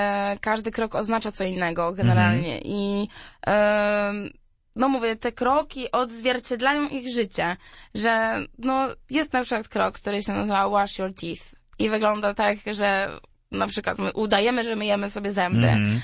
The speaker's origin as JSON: {"language": "Polish", "town": "Gorzów Wielkopolski", "region": "Lubusz Voivodeship", "country": "Poland", "tie": "born or raised there", "said": "Bardzo chciałam wrócić do Gorzowa, bo zawsze jak tu przyjeżdżam, zawsze gdzieś tak łza się kręci z tęsknoty."}